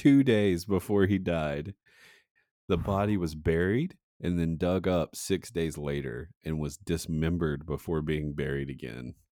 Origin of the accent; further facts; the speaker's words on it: St. Paul, Virginia, United States; Sky Gusty from my hometown of St. Paul, Virginia, to Sky Gusty is 1 hour and 33 minutes.